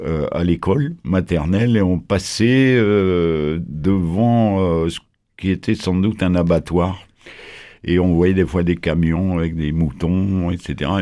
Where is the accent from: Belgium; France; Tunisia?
Tunisia; born there; Moi, je suis né en Tunisie d'un père juif, d'une mère qui était plutôt d'origine protestante, enfin oui, d'origine protestante